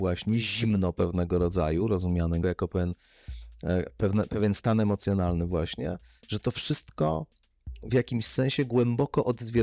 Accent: Warsaw, Masovian Voivodeship, Poland; wychowywałem się na Chomiczówce

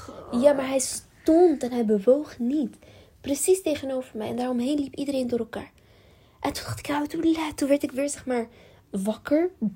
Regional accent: Lyon, Auvergne-Rhône-Alpes, France; Wij komen dus uit Lyon.

